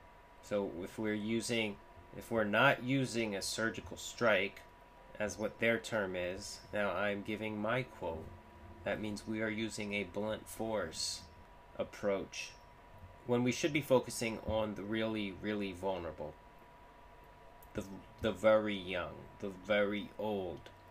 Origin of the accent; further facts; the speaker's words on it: Ocean Grove, New Jersey, United States; I live in Neptune. I used to live in Bradley Beach. I used to live in Ocean Grove. I grew up in Ocean Grove